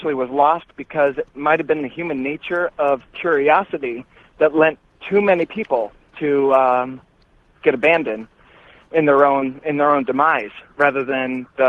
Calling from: Miami, Florida, United States; Calling from Miami, Florida.

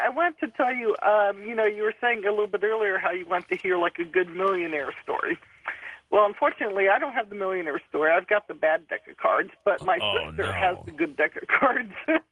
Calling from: Los Angeles, California, United States; I'm calling from Los Angeles.

